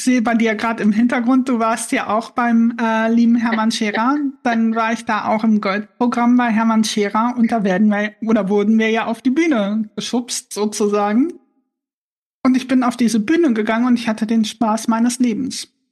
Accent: Harz, Germany; accent: Harzer Platt; Ich bin aus dem Harz, also wir haben noch so ein bisschen Harzer Platt noch mit drin gehabt und das war halt die Sprache, mit der ich aufgewachsen bin. Kein reines Hochdeutsch.

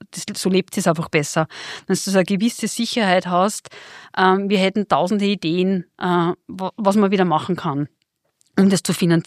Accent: Vienna, Austria; ich als Wiener

